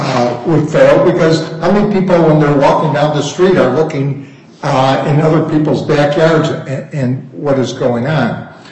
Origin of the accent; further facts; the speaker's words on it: Illinois, United States; I'm from Cook County, but I enjoyed the trip out here.